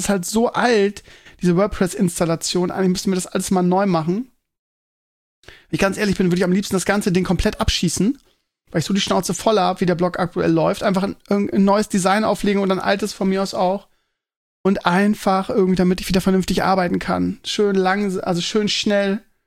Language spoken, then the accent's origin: German; Northern Germany, Germany; Bei uns im Norden, wir können es überhaupt nicht nachvollziehen, ne? Bei uns ist immer so 18, 20 Grad.